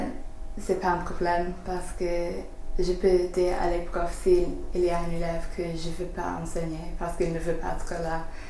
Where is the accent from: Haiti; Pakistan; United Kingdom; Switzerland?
United Kingdom; England; first language English; French is a second language; now in France; je suis anglaise